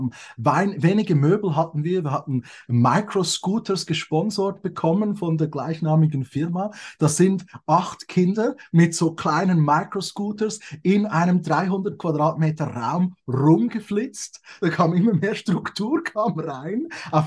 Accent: Switzerland; Ich glaube schon, bei uns in der Schweiz. Und da habe ich 10 Jahre lang an der öffentlichen Schule gearbeitet.

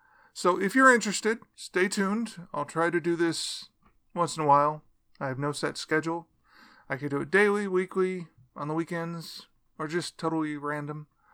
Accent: Galesburg, Illinois, United States; My hometown is Galesburg, Illinois. Small town. Knox County. County seat.

